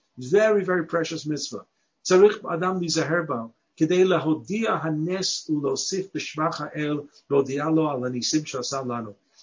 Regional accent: New York City, New York, United States; moved away as an adult; growing up in Chutz La'aretz until age 26 in New York City, I never, ever saw anybody light Hanukkah candles by the outside door.

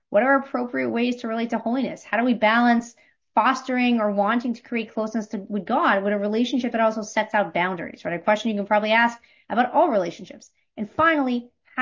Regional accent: Montreal, Quebec, Canada; I grew up in Montreal, so I love being able to connect again with Toronto through proxy.

